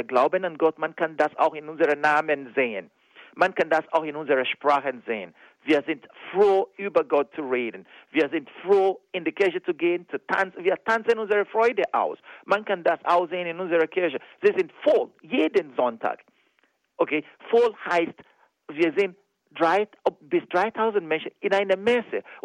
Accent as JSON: {"language": "German", "country": "Nigeria", "lives_now": "Germany", "said": "dass Mädchen immer noch bei uns in Nigeria benachteiligt sind"}